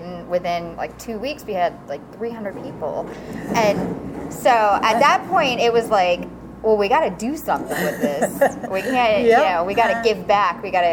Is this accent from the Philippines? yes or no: no; Fredericksburg, Virginia, United States; We're all from Fredericksburg.